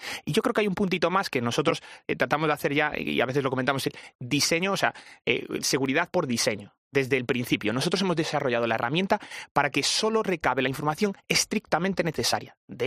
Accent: Galicia, Spain; El otro día se lo escuchaba al director de sistemas de información del Sergas de mi tierra

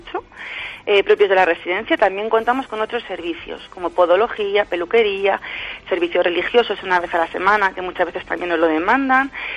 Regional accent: Segovia, Castile and León, Spain; Todos los que somos de Segovia en algún momento hemos oído hablar de la Residencia Madrid

